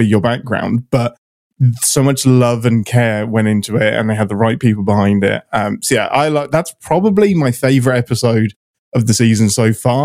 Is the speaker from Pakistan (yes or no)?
no; England, United Kingdom; It's in my blood as much as tea is because I'm English